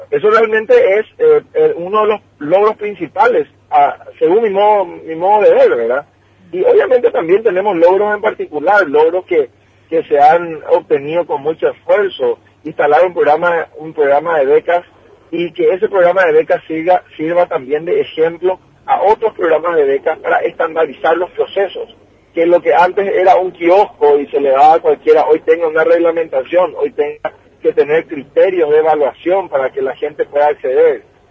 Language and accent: Spanish; Caaguazú, Paraguay; yo, que soy del Paraguay profundo, yo que vengo del departamento de Caguazú